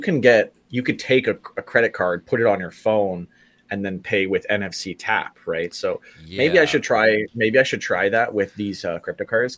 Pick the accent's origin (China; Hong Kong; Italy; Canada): Canada; there is like zero other options for me as a Canadian to have a US-based card